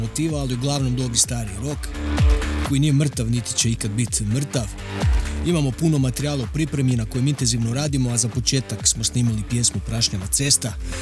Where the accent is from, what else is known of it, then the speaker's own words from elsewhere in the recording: Zagreb, City of Zagreb, Croatia; dolazimo iz Zagreba, sviramo uglavnom rock, hard rock